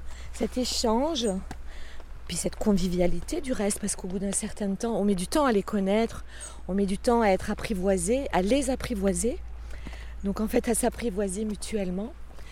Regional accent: Grand Est, France; also born or lived in Paris; now in Marseille, France; Alors moi, je suis alsacienne, mon nom vous l'indique. Et lorsque je suis arrivée à Marseille, je venais de Paris, j'avais vécu 5 ans à Paris.

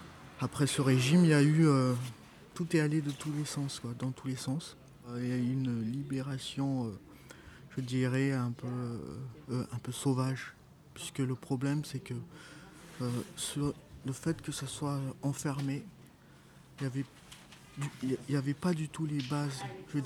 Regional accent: Madagascar; Je viens de Madagascar. 12 heures de vol, arrivé ici

